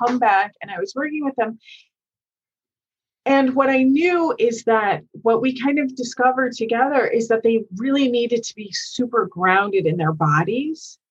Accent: Chicago, Illinois, United States; moved away as an adult; now in New York, United States; Because I left Chicago. I'm originally from Chicago. I left Chicago and came to New York to go to college.

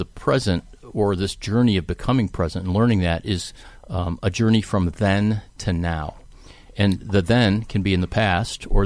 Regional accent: Cleveland, Ohio, United States; I grew up in Cleveland.

